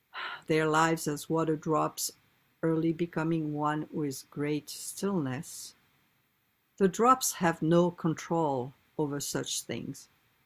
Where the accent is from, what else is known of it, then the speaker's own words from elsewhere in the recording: France; I grew up by the water. I grew up by the Atlantic in France on the West Coast. And my hometown is a harbor for fishermen.